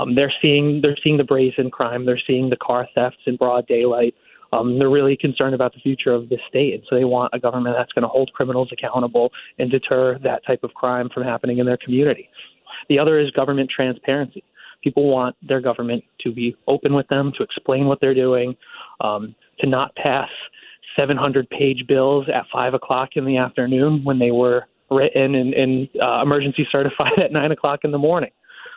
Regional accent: Torrington, Connecticut, United States; You know, I grew up in Torrington my whole life, and I've seen nothing but friends, family, and businesses leave the city and leave the state.

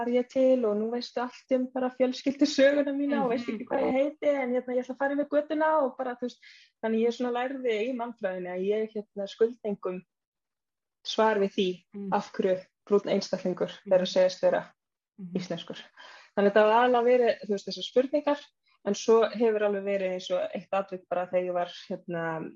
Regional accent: Reykjavik, Capital Region, Iceland; hvaðan ertu og maður svona úr Breiðholti, bara nei hvaðan ertu í alvörinni

